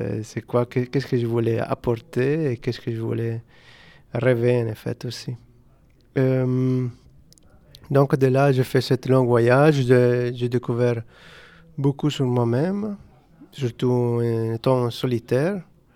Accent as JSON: {"language": "French", "region": "Calabria", "country": "Italy", "also_born_or_lived": "Bologna", "second_language": "French", "said": "je viens d'Italie, originaire de Calabre, sud de l'Italie, mais après j'ai vécu pour 25 ans à Bologne."}